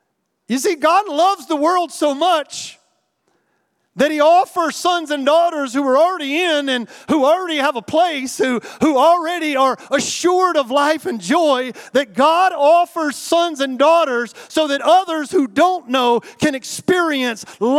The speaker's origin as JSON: {"language": "English", "country": "United States", "said": "And I'm riding down the road, and I'm an American."}